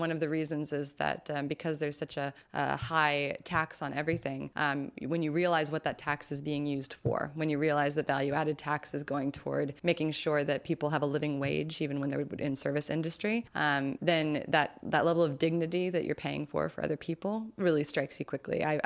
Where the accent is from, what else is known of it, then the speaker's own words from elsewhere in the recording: California, United States; as a Californian, you know, we deal with smog, et cetera.